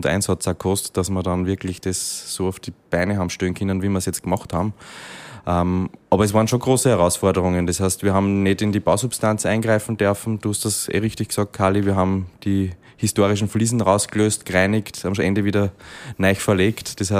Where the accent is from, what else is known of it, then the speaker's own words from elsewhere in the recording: Linz, Upper Austria, Austria; Wir kommen ja beide aus Linz. Das heißt, haben eigentlich unsere Jugend da verbracht, auch da gewohnt.